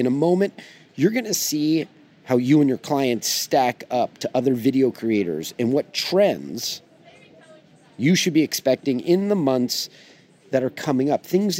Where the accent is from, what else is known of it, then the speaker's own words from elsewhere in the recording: Hermosa Beach, California, United States; I am out here on vacation in my hometown, Hermosa Beach, California, which is connected to Manhattan Beach. Those are really my two hometowns that are like, they're like sister cities.